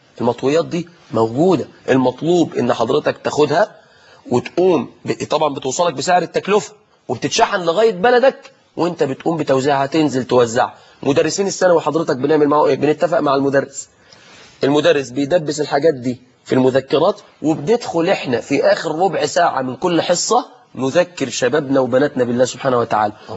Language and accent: Arabic; Mansoura, Dakahlia, Egypt; يعني عندنا في المنصورة حاجة اسمها جولات يومية